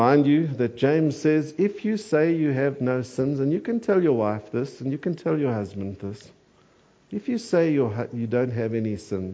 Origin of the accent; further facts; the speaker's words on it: Gamakwe, Eastern Cape, South Africa; born there; I think my birthplace helps me a little bit. I was born in Gamakwe.